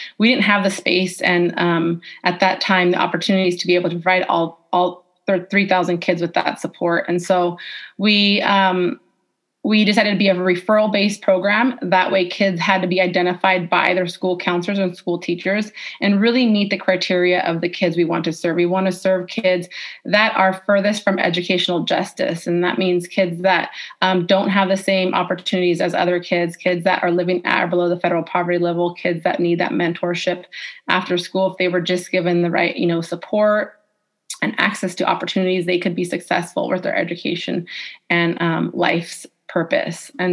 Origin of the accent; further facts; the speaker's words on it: Mount Vernon, United States; I grew up in Mount Vernon, attended schools here